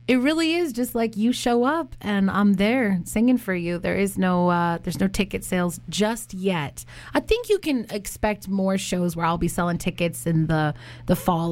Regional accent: Steveston, British Columbia, Canada; And then on Saturday, you can catch me in my hometown, Steveston, mm-hmm. at the Buccaneer Bar and Grill.

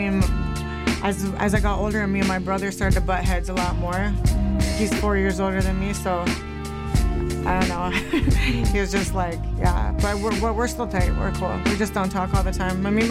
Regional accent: Victoria, British Columbia, Canada; born there; So I was actually born on the island. I was born in Victoria. Mm. I grew up here, but I was born there.

